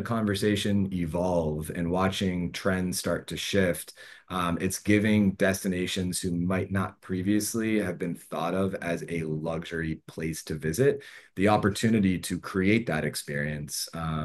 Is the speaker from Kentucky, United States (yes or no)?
no; Pittsburgh, Pennsylvania, United States; I think for me growing up, and I grew up in Pittsburgh and blizzards and snowstorms